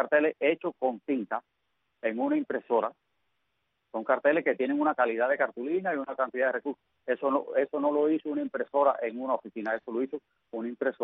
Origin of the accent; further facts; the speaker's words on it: Cuba; Si yo soy cubano